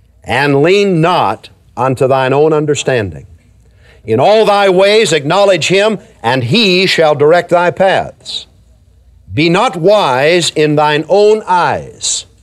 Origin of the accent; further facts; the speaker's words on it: United States; I'm trusting in the fact that I'm an American.